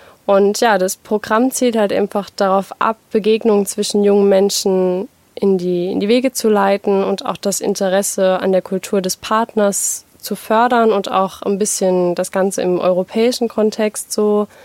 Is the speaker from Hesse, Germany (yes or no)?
no; Saarbrücken, Saarland, Germany; ich bin 22 Jahre alt und wurde geboren und bin auch groß geworden in Saarbrücken